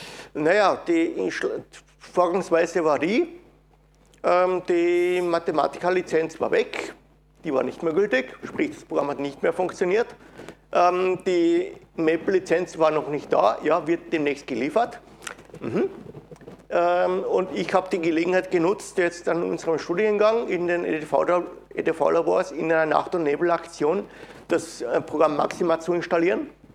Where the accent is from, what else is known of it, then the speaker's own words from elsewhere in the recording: Graz, Styria, Austria; Ich komme aus Graz, bin dort Mitglied des Organisationsteams der dortigen Linux-Tage.